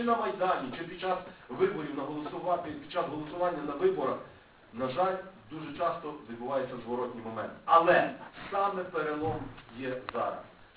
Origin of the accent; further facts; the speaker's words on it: Galicia, Ukraine; Так, ми, галичани, того не пережили.